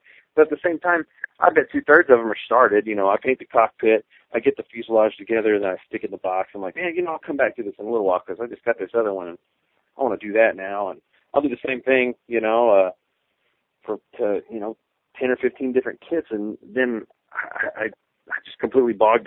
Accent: Corpus Christi, Texas, United States; I grew up in Corpus Christi, and, I mean, I guess we had a little club down there

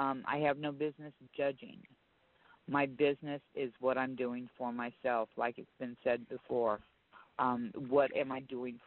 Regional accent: Los Angeles, California, United States; I'm originally from Los Angeles, and I was around during Charles Manson.

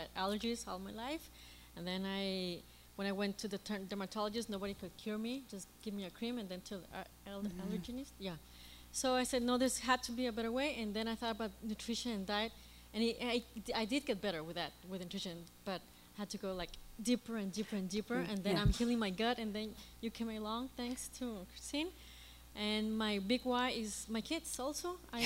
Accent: Mexico; I'm from Mexico.

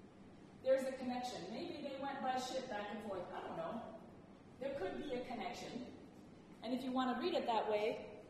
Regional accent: Sudan; I just have to point that out because I grew up in Sudan.

